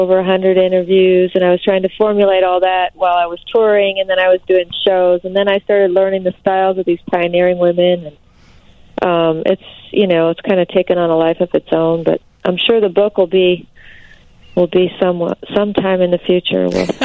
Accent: Canada; I'm a Canadian, I was a young Canadian girl, and white

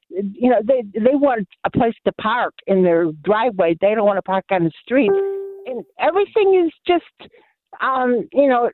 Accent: Buffalo, New York, United States; I'm an older person, and I grew up in Buffalo during the 50s and the 60s

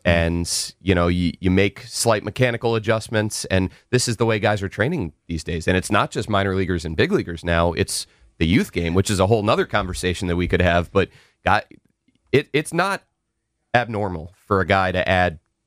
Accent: Silver Spring, Maryland, United States; So I grew up in Silver Spring. I'm a Maryland hoops guy.

